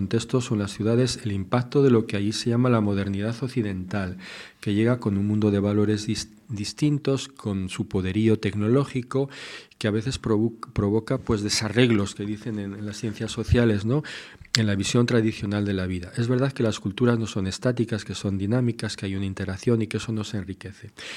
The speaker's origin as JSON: {"language": "Spanish", "town": "Burgos", "region": "Castile and León", "country": "Spain", "tie": "born or raised there", "said": "estudiar filosofía, teología en mi tierra, digamos, en mi diócesis, en Burgos."}